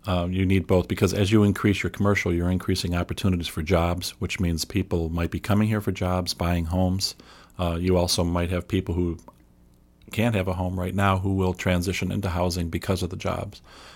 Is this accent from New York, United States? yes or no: yes; Rochester, New York, United States; moved away as an adult; now in Cape Coral, United States; Well, I'm from Rochester, New York. I relocated here about 4 months ago